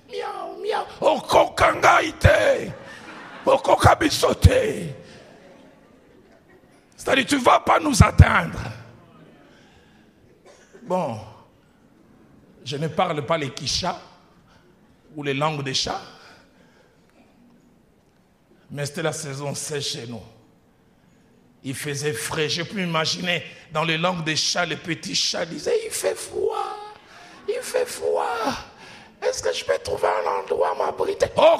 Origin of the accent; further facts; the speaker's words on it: DR Congo; J'ai vu un jour chez moi au Congo, pour ceux qui connaissent Kinshasa